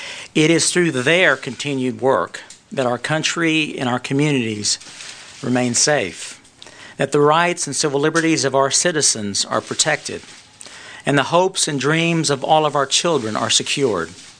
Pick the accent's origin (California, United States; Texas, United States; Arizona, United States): Texas, United States; From my home state of Texas to Washington, D.C.